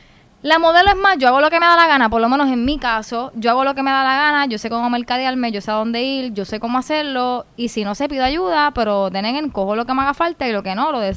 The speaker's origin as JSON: {"language": "Spanish", "country": "Puerto Rico", "said": "Todos somos puertorriqueños"}